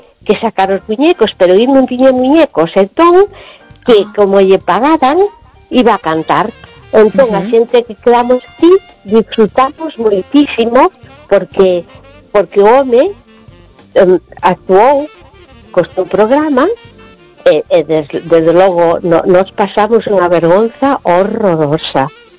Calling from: Vigo, Galicia, Spain

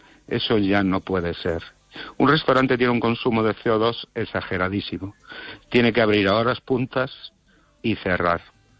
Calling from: Ourense, Galicia, Spain; de Orense.

